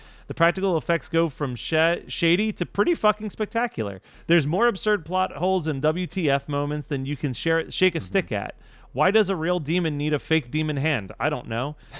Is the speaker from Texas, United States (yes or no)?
yes; Texas, United States; yes, I'm from Texas and it's as bad as Katie describes it